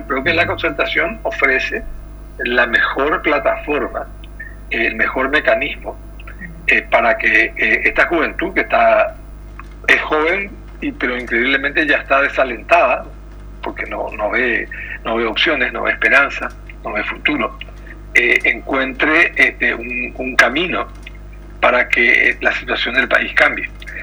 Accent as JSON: {"language": "Spanish", "country": "Paraguay", "said": "los paraguayos podemos tanto como los chilenos o los uruguayos y más."}